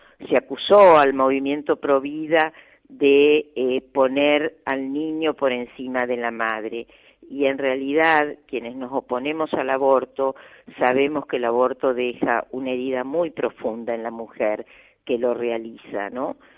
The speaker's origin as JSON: {"language": "Spanish", "country": "Argentina", "said": "como pueblo argentino nos manifestamos."}